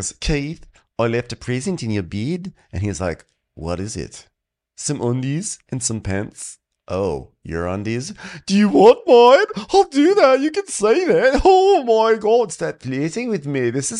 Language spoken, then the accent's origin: English; Canada; I'm Canadian.